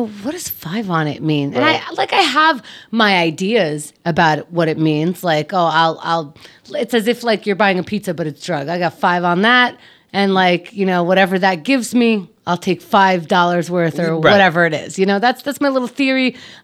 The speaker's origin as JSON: {"language": "English", "region": "New York", "country": "United States", "accent": "New York", "said": "I just realized how much my New York accent comes out when people do anything close to douchey to my brothers."}